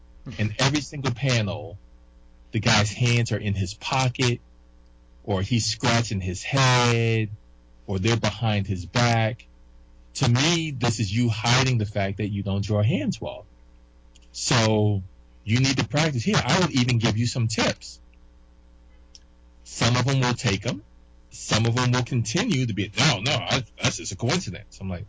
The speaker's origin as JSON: {"language": "English", "town": "New York City", "region": "New York", "country": "United States", "tie": "born or raised there", "said": "when I grew up in Washington Heights, you know, in the beginning when I was there on 162nd Street off of Amsterdam, it was primarily Black and Puerto Rican."}